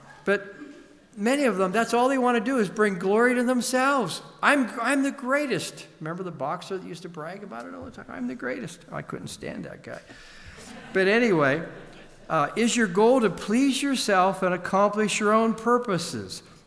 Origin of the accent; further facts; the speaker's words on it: Pittsburgh, Pennsylvania, United States; also born or lived in Buffalo; Well, I lived in Buffalo for 10 years, but that's not my hometown. My hometown is Pittsburgh.